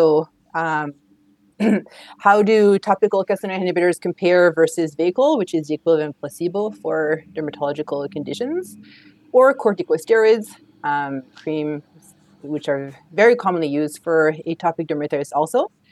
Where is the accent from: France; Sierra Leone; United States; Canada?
France; But I was born and raised in France.